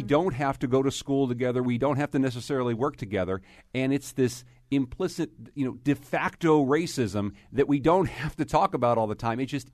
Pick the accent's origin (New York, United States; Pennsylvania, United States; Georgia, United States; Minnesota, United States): Pennsylvania, United States; Pittsburgh; moved away as an adult; also born or lived in Boston; now in Connecticut, United States; I moved here almost 20 years ago to Connecticut from Boston. I grew up in Pittsburgh.